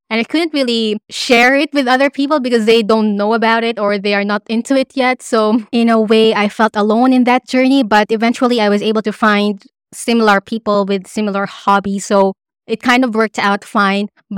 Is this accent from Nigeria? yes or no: no; Philippines; unlike if I was living in my home country, I have my own set of friends already.